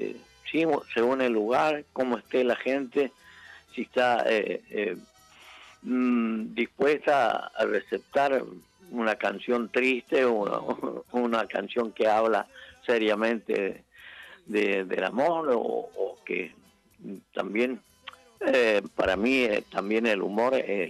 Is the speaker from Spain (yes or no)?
no; Vista Flores, Mendoza, Argentina; Bueno, yo en el Valle de Uco nací, ahí en la consulta, viví mi infancia. Nací en Vista Flores, cerca de la consulta, 5 kilómetros.